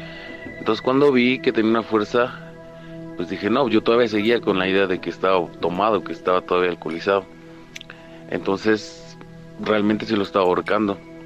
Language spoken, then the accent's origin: Spanish; Toluca, State of Mexico, Mexico; Yo soy de Toluca, Estado de México.